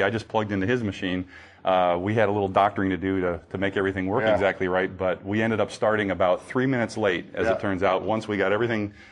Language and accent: English; Sarasota, Florida, United States; I'm from Sarasota.